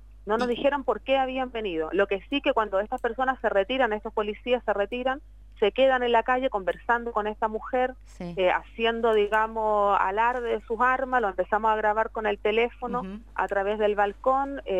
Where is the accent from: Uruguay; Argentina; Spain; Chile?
Chile; sí, que yo soy chilena